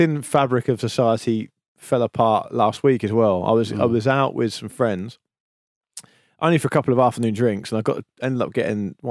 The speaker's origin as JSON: {"language": "English", "region": "South East England", "country": "United Kingdom", "said": "I know I'm going to sound painfully naive here as a Southerner"}